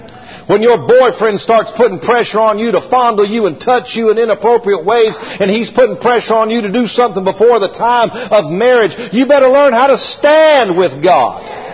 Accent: Atlanta, Georgia, United States; I grew up in the Atlanta area. I thought I had fallen off the edge of the world. I didn't know what South Georgia was like.

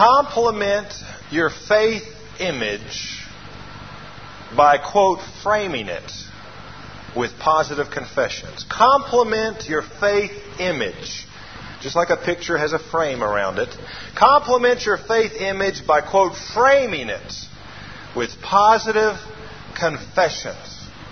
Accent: Atlanta, Georgia, United States; You know, I said I didn't grow up on the farm. I grew up in Atlanta, Georgia.

